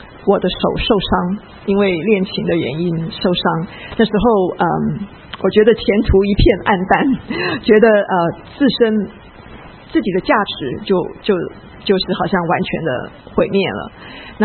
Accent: Taiwan; 我来自台湾，从小在台湾长大，那就很习惯跟家人，在台湾很风行拜拜。

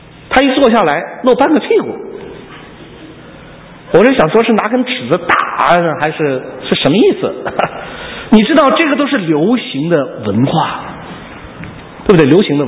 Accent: Lanzhou, Gansu, China; born there; 因为我生在兰州

